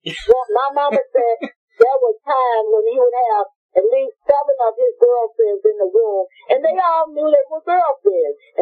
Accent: Vincent, Arkansas, United States; Actually, I'm from Vincent, Arkansas, but it's such a little small area.

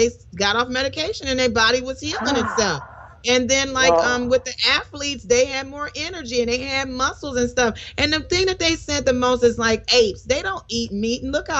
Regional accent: Detroit, Michigan, United States; from the D, my hometown.

